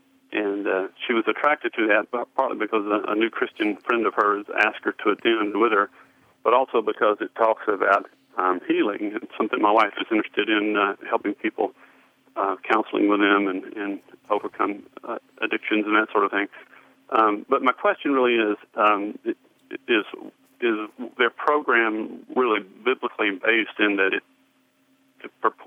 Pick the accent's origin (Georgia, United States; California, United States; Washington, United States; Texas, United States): Georgia, United States; Atlanta; Actually, I'm in New York City as I travel in my work, but we are from Atlanta.